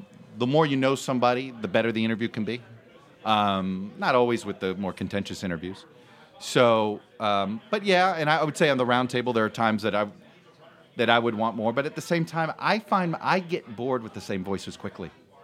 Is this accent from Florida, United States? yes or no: yes; Miami, Florida, United States; And then even though growing up in Miami, we had one professional sports team when I was growing up, just the Dolphins